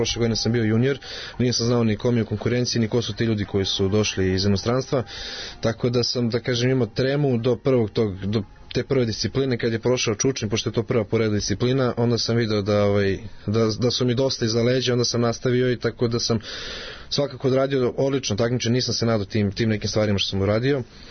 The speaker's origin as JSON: {"language": "Serbian", "region": "Belgrade", "country": "Serbia", "said": "Tako je, sa Zvezdare smo najveći."}